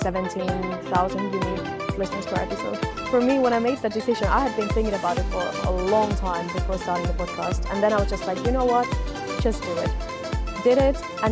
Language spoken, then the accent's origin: English; Finland; first language Finnish; English is a second language; I have a true crime podcast in Finland, back in my home country, in Finnish.